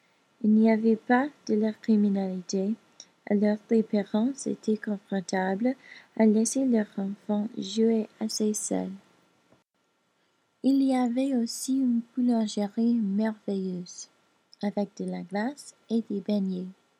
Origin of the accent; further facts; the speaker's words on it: Floyd, Virginia, United States; French is a second language; Je suis née en Virginie et j'habitais avec ma mère et mon père dans une maison sur une colline dans une petite ville s'appelle Floyd.